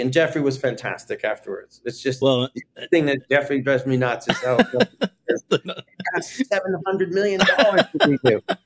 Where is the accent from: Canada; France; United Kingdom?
Canada; growing up in Canada next to America